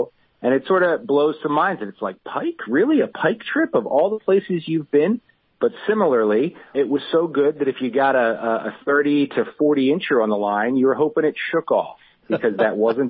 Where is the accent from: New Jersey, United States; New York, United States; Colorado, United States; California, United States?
New Jersey, United States; I'm also a huge proponent of the underdog chain pickerel, where I grew up in New Jersey.